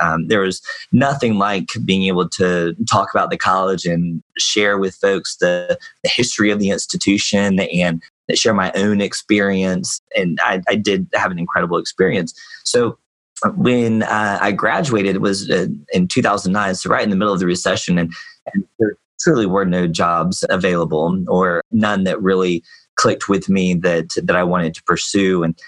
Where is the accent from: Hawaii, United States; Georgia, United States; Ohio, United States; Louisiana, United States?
Georgia, United States; followed closely behind Georgia, my home state